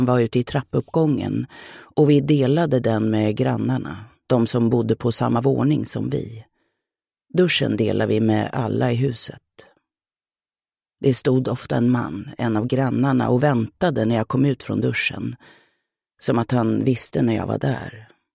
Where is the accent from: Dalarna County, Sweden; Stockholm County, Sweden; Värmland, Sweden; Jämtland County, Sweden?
Stockholm County, Sweden; Södertälje; Min pappa jobbade i hamnen i Södertälje. Det var där jag växte upp. Jag flyttade hemifrån när jag var 18, 1965